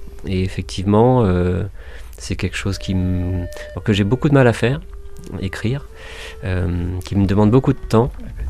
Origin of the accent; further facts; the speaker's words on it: Normandy, France; Moi, je viens de Normandie, même si voilà, j'ai des origines très diverses, espagnol entre autres, mais aussi belge, un tout petit peu de belge